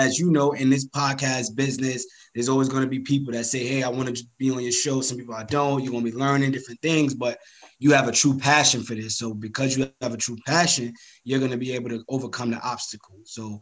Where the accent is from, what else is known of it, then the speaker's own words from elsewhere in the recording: Brooklyn, New York, United States; You know, you from Queens, I'm from Brooklyn, you know, so we're trying to figure it out.